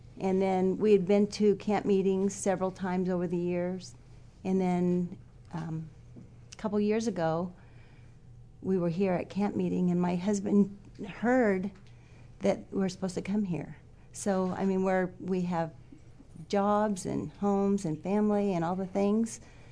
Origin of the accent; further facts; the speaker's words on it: California, United States; I'm from California also, from Northern California, though.